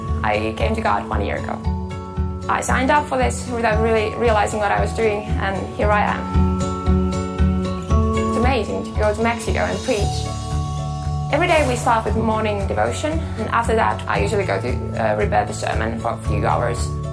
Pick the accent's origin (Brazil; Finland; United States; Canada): Finland; Lisa and I come from Finland. I live on the countryside. We have like two neighbors, and I'm the fourth child, youngest, and I'm still in high school.